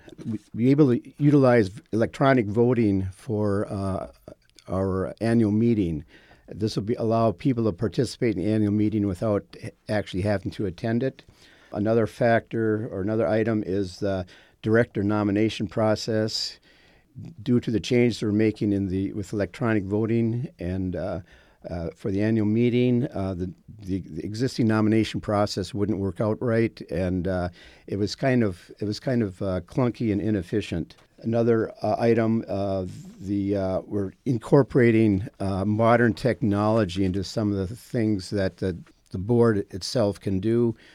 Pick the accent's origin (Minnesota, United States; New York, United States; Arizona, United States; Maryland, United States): Minnesota, United States; Real quickly, I was born out in Otter Tail County, went to school and graduated from Fergus Falls High School and Fergus Falls Junior College at the time.